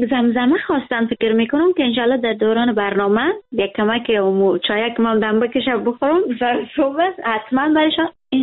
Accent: Herat, Afghanistan; now in Europe; من همیشه میگم که من افغان هستم و کل افغانستان دوست دارم. خب من از هرات هستم. از کجای هرات خو میمانم؟ من از هرات هستم، اونتا بر من هیچ فرق نمی کنه. بر کل افغانستان بر من جای من است، زادگاه من است

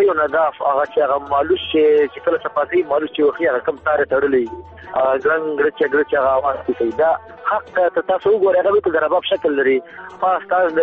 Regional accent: Baghlan, Afghanistan; now in Kabul, Afghanistan; افغانستان کې زه د بغلان د ولایت يم، بغلان عمر 30 کال دی

